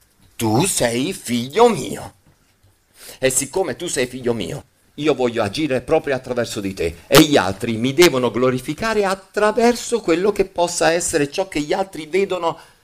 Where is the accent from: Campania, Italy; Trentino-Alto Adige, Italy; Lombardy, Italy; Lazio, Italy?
Campania, Italy; Naples; Io sono della parte intermedia perché sono nordisti, ci sono i siciliani, io sono napoletano, sono una parte un po' più al centro